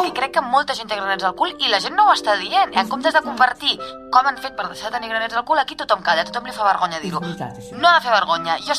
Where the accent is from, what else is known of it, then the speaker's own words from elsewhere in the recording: Cardedeu, Catalonia, Spain; Sí, que sóc de Cardedeu i de tota la vida més, eh?